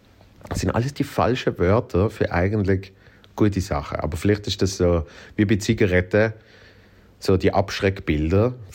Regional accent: Basel, Basel-Stadt, Switzerland; Habe ich sogar gehabt mit meiner Heimatstadt, mit Basel.

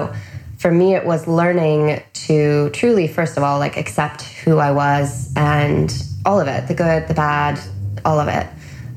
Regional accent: Oregon, United States; I'm from Oregon and I'm not used to like the big dazzling city

